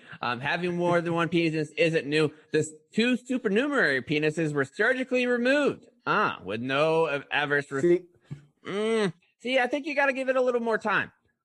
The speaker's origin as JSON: {"language": "English", "town": "Pensacola", "region": "Florida", "country": "United States", "said": "It's like when you go back now, because I'm from Pensacola and I haven't lived there forever."}